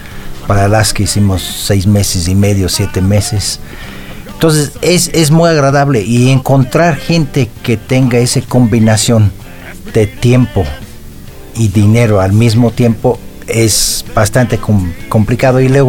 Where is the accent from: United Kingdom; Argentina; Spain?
United Kingdom; England; Spanish is a second language; now in Mexico; Sí, soy inglés, tengo muchos años.